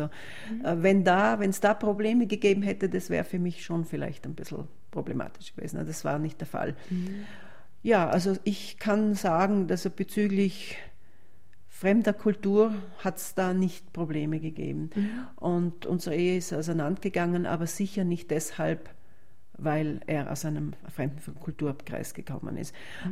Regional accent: Trentino-Alto Adige, Italy; also born or lived in Vienna; also ich bin Südtirolerin, habe in Wien gelebt.

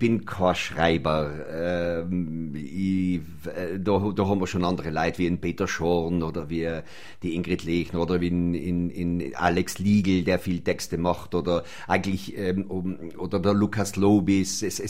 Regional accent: Brixen, Trentino-Alto Adige, Italy; Ich bin in Brixen geboren, ja, und aufgewachsen, ja. Sogar am Domplatz, genau vis-à-vis von Tschumpus, war früher der Eingang von der Wohnung. Also ganz nuchend am Domplatz gewohnt haben.

